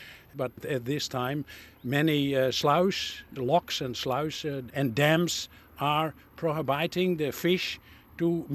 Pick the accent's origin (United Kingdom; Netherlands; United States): Netherlands; English is a second language; from the Vecht area